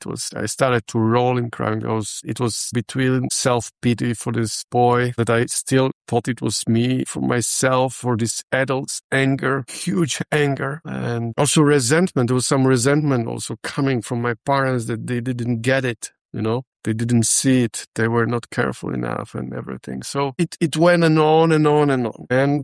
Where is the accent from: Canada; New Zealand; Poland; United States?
Poland; now in Switzerland; I come from Poland, living in Switzerland, business person, lawyer.